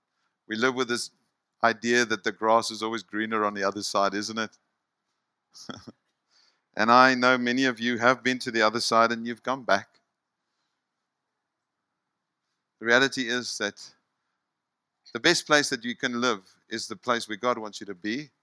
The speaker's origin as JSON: {"language": "English", "country": "South Africa", "said": "Are people more aware of me being a South African than a believer?"}